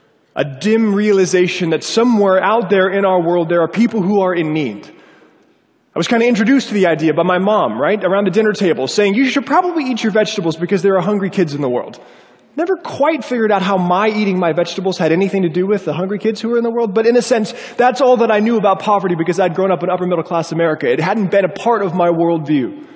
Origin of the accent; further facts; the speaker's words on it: Colorado, United States; Now, I grew up in Colorado, as I've said, and the lure of the ocean was quite strong.